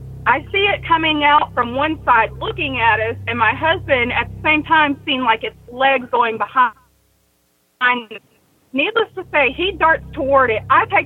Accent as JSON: {"language": "English", "town": "Batesville", "region": "Arkansas", "country": "United States", "tie": "born or raised there", "lives_now": "Bentonville, United States", "said": "I'm from Bentonville, Arkansas. Okay. And so I am from over in northeast Arkansas, over in a town called Batesville originally."}